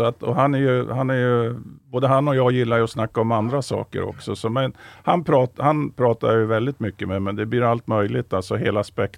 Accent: Norrland, Sweden; Jag är ju norrlänning som han, fast jag kommer från mellersta Norrland eller till och med södra Norrland.

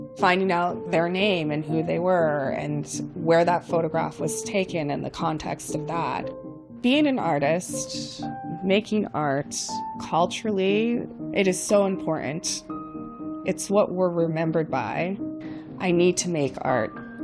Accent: Montana, United States; I grew up on the Crow Indian Reservation in Montana.

